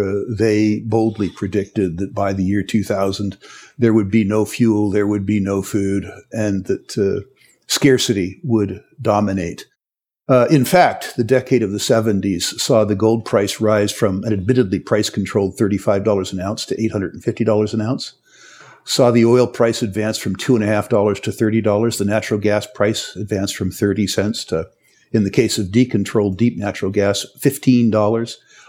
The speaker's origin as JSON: {"language": "English", "town": "San Jose", "region": "California", "country": "United States", "tie": "born there", "said": "I was born in 1953 in San Jose, California, now known as downtown Silicon Valley."}